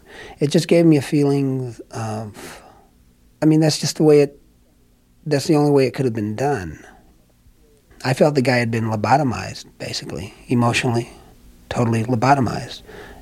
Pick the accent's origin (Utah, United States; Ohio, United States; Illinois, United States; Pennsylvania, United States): Illinois, United States; Chicago; And by the time I moved to Chicago, it was just me and my my mom and my five sisters. So we grew up on the Nelson Algren's neighborhood, as a matter of fact.